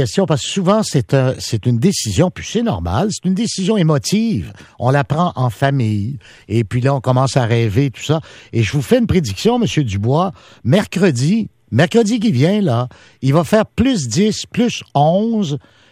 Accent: Quebec, Canada; on pouvait passer un superbe été directement chez nous, au Québec.

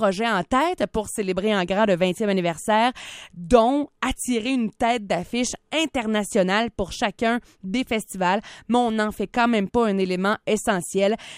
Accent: Ottawa, Ontario, Canada; mais aussi chez nous en Ontario, à Ottawa.

